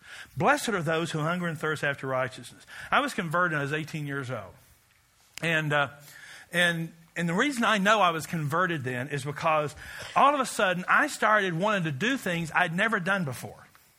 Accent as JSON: {"language": "English", "region": "Kentucky", "country": "United States", "said": "Because I'm from Kentucky. Everybody smoked in those days."}